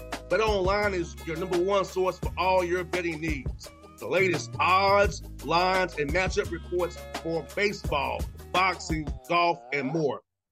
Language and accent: English; Georgia, United States; And you went to school in Georgia, my home state. Now, I didn't go to school in my home state, but you did.